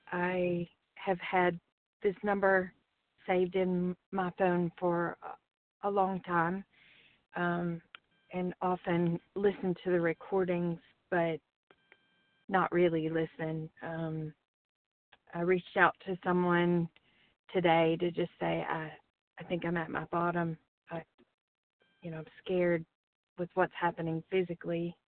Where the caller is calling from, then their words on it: Alabama, United States; and I'm calling from Alabama.